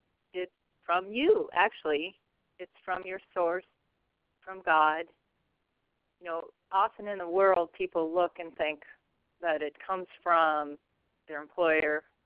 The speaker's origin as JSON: {"language": "English", "region": "Montana", "country": "United States", "tie": "born or raised there", "said": "I grew up in Montana, actually, and I was interested in being an artist."}